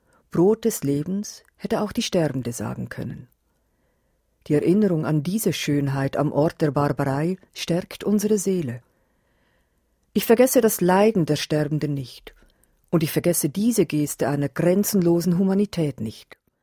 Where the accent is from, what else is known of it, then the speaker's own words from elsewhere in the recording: Switzerland; Aber was habe ich als Schweizerin mit dieser Unheilsgeschichte zu tun?